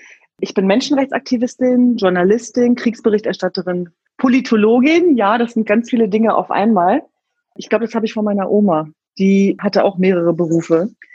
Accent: Hanover, Lower Saxony, Germany; wir sind beide Hannoveraner.

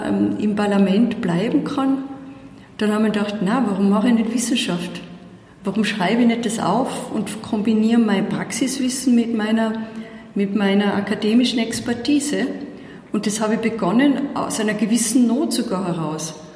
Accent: Tyrol, Austria; accent: Tyrolean Unterland; moved away as an adult; now in Brussels, Belgium; Man hört es an meinem Dialekt, ich bin ja immer nur zuzuordnen, ganz klar im Tiroler Unterland. Ich bin damals nach Brüssel 2006 im Herbst mit einem kleinen Bus

